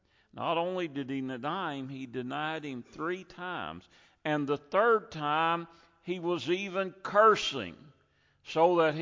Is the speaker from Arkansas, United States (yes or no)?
yes; Arkansas, United States; Now, I'm from Arkansas.